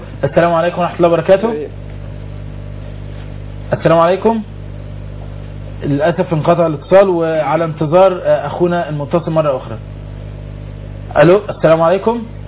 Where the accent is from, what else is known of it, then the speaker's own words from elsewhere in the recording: Egypt; نحن شعب مصري